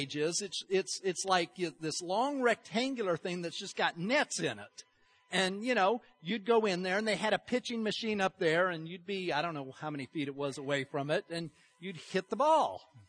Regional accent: Utah, United States; because I was raised in Utah. Okay, Utah has bad weather, you know, from about November to March.

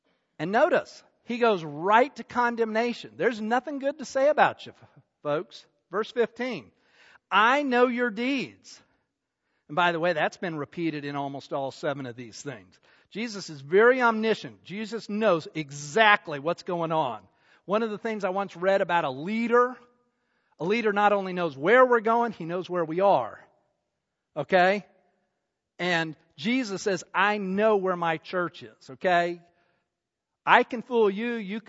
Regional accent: Salt Lake City, Utah, United States; if you ever get a chance to go to where I grew up in Salt Lake City there's the Salt Lake City Valley.

